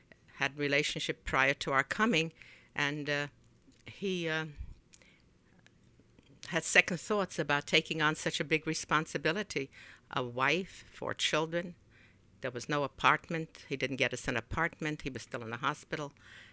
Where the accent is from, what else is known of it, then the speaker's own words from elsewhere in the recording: Poland; English is a second language; moved away; I came from Poland, and I could read Polish very well. So I came here and read the same sort of alphabet.